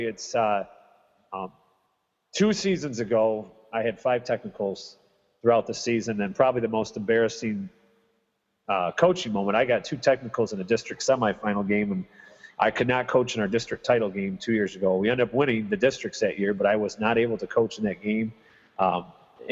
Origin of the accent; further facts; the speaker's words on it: Springport, Michigan, United States; now in Jonesville, United States; growing up in Springport, there's not a lot to do in Springport. And we always knew that growing up.